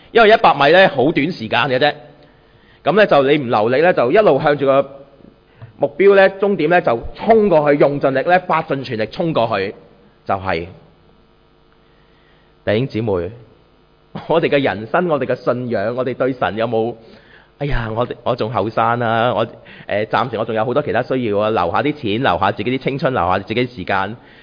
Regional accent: Guangdong, China

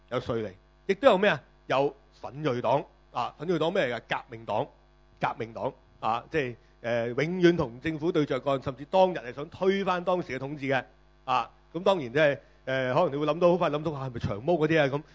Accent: China

